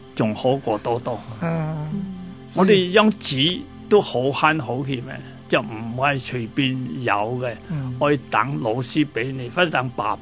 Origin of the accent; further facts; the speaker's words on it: Dabu, Guangdong, China; 尤其是我大埔县，到现在都仍系当为个贫困县，因为我的天然条件好差，即系山多田好少，大家都系出门，所以我的家乡本身就好差